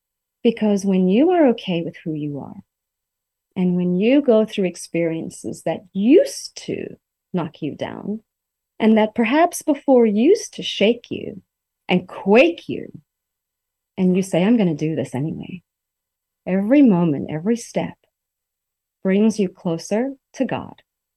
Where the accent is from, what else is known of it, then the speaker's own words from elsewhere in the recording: South Africa; I'm drinking a tea from rooibos from South Africa, my home country